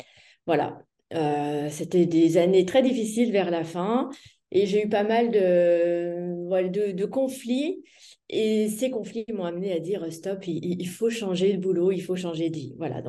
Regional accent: Bourgogne-Franche-Comté, France; moved away as an adult; je suis originaire du Jura, donc pas du tout alsacienne à la base, même si ça fait 30 ans voilà, que je suis en Alsace. J'ai vécu dans un petit village entre, je dirais, les vaches et le lait

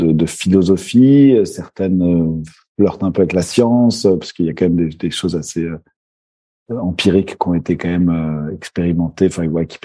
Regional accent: Paris, Île-de-France, France; J'ai grandi en France, à Paris.

